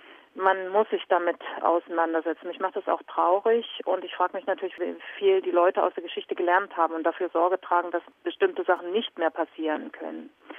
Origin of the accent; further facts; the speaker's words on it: Saxony, Germany; Sachsen wird immer meine Heimat bleiben.